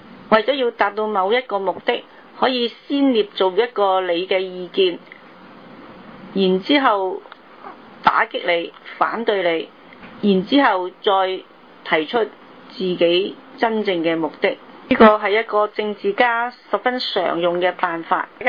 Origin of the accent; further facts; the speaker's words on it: Hong Kong; 我们香港人争取选举我们自己的特首，争取真普选